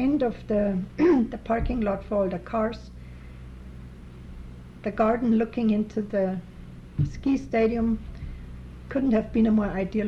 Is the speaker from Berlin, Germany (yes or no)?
no; Partenkirchen, Bavaria, Germany; English is a second language; also born or lived in Bad Tölz; In Bad Tölz, but I am from Partenkirchen. Just was born there.